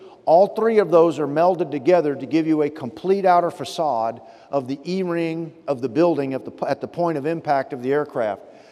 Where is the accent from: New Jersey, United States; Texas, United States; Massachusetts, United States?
Texas, United States; Fort Worth; In fact, as a kid growing up in Fort Worth, making jokes about Dallas